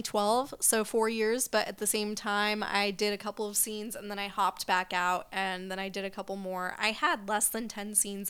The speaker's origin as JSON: {"language": "English", "region": "Colorado", "country": "United States", "said": "Colorado."}